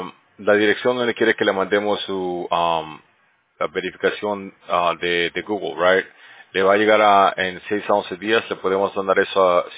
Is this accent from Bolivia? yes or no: yes; Bolivia; yo soy de Bolivia